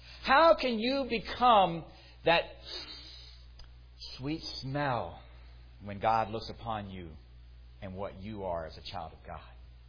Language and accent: English; New Orleans, Louisiana, United States; born there; I was born in the Southern Baptist Hospital in New Orleans. See, I was born a Baptist.